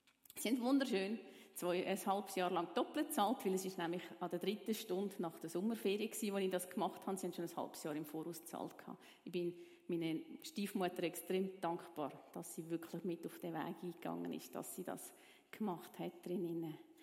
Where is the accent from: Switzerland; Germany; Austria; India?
Switzerland; Zurich; Ich bin, wie gesagt, in der Stadt Zürich aufgewachsen.